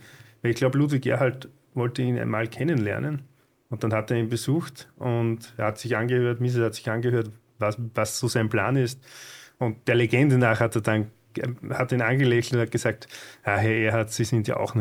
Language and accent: German; Austria; Und bei uns in Österreich musst du um Förderungen ansuchen.